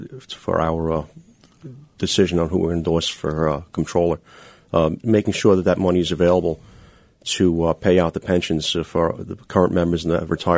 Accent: Brooklyn, New York, United States; Sunset Park.

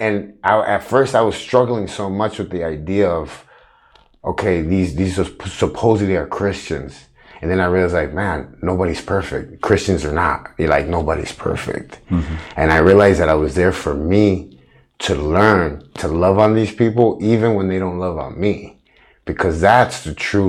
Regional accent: Chicago, Illinois, United States; You know, growing up in Chicago and then growing up with, you know, parents that really weren't there.

